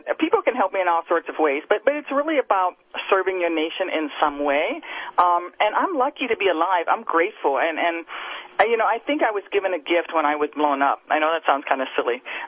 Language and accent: English; United States; I'm so grateful for, you know, being an American and all of the rights and benefits that I have.